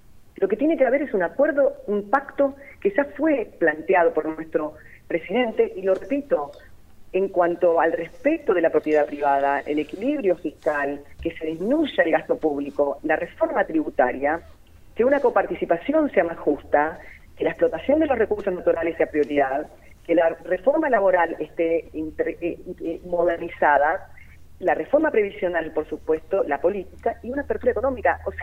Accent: Argentina; que hagamos una reflexión también como argentinos

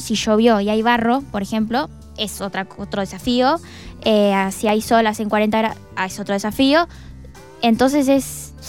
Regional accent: San Martín de los Andes, Neuquén, Argentina; Sí, yo soy nacida y criada acá.

